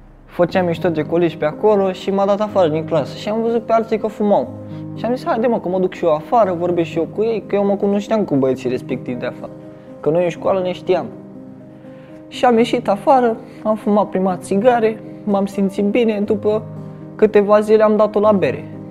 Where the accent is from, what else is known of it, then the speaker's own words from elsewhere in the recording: Bucharest, Romania; Am 15 ani, sunt din București